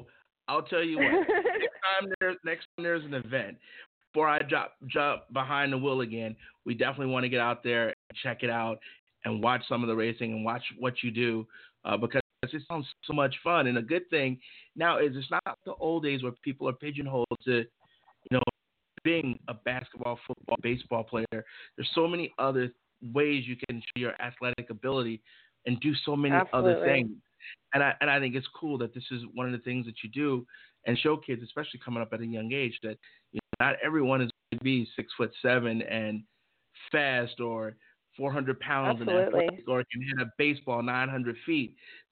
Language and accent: English; Chicago, Illinois, United States; now in Arizona, United States; we're all from Chicago, and one of our guys is from Detroit